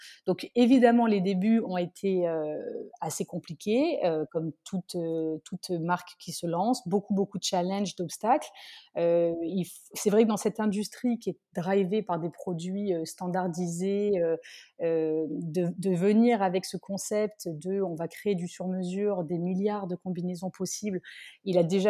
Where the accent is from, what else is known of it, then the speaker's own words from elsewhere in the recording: Nice, Provence-Alpes-Côte d'Azur, France; on a retour aux sources, c'est vrai qu'on est niçois